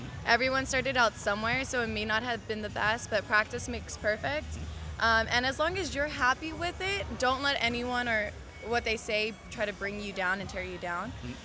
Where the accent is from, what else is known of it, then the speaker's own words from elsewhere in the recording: California, United States; I'm a cosplayer from California.